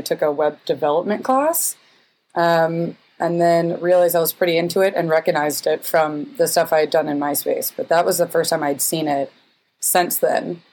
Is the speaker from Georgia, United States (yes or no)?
yes; Augusta, Georgia, United States; in my hometown. So Augusta, Georgia, which no one ever knows what that is, but it's like basically 2 hours south of Atlanta.